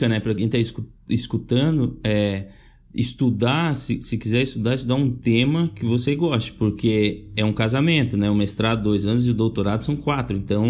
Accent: Brazil; Eu acho que isso é um pouco também da nossa aversão como brasileiro, nos últimos anos principalmente, é uma aversão à intelectualidade, né?

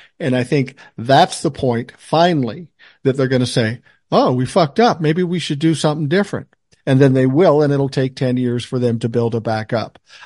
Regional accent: Minnesota, United States; Al Franken was a good senator. He was a good candidate. He's from my home state of Minnesota.

